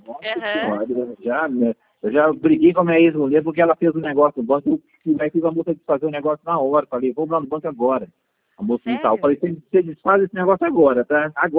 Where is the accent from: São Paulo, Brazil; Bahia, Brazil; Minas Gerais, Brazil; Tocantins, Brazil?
Minas Gerais, Brazil; accent: Minas Gerais; Já vi de onde eu sou, já percebi de onde eu sou também. É Minas Gerais, né?